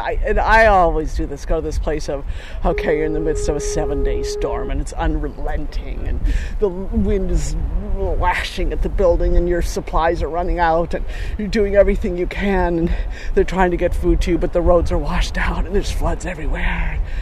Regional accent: Sonoma, California, United States

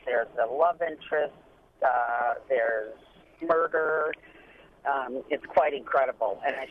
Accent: Delaware, United States; I'm actually from Delaware and was driving through Baltimore to do a puppy rescue mission in Washington, D.C.

